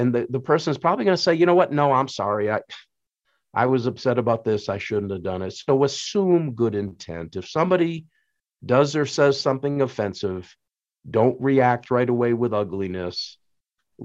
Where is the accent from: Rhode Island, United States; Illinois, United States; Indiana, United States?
Rhode Island, United States; I'll try to put on my best Southern accent. I'm from Southern Rhode Island, but that was a bad joke.